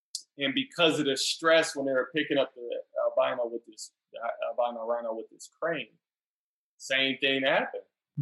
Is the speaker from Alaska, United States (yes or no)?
no; Detroit, Michigan, United States; I grew up in Detroit and it was dangerous and things like that.